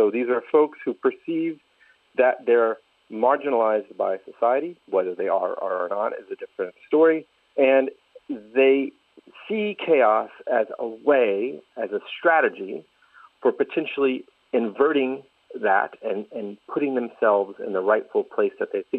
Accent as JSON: {"language": "English", "country": "United States", "lives_now": "Paris, France", "said": "I'm also American, even though I'm living and working in Paris."}